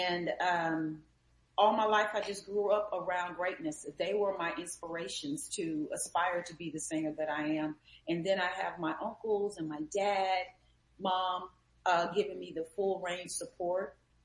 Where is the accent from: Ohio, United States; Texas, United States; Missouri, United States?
Ohio, United States; Springfield; Well, I'm originally from Ohio, Springfield, Ohio, and I come from a very musical family.